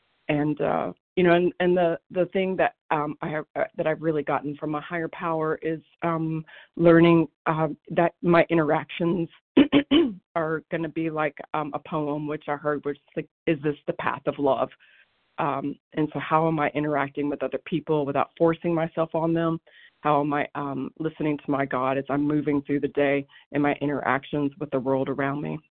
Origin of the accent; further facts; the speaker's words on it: Bible Belt, United States; my own experience of growing up in the Bible Belt